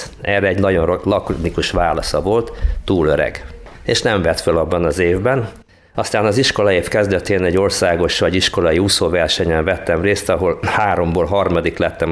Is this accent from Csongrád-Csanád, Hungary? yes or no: yes; Szeged, Csongrád-Csanád, Hungary; born there; moved away; Szegeden születtem, hát gyakorlatilag most már 70 évvel ezelőtt. Szüleim is tőzsgyökeres szegediek voltak, a család régóra visszavezethető Szegedre. Szeretem is ezt a város nagyon, és sajnálom is, hogy ott kellett hagynom.